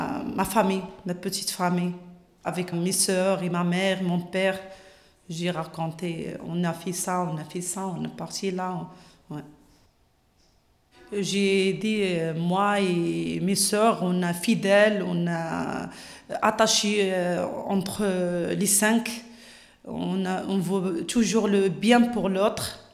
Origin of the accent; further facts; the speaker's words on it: Morocco; French is a second language; moved away as an adult; also born or lived in Spain; now in France; J'ai grandi au Maroc jusqu'à l'âge de 23. J'ai rentré à l'Espagne. J'ai vécu à l'Espagne 3 ans. Après, j'ai marié, je viens ici à la France.